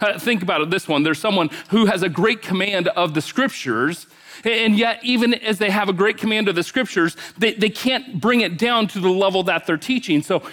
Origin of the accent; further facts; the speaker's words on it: Gresham, Oregon, United States; So I'm from Gresham, Oregon, so just on the east side of Portland.